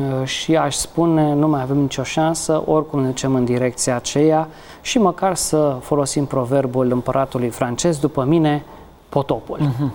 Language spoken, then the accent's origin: Romanian; Codlea, Brașov County, Romania; am crescut în Codlea, lângă, între Sași.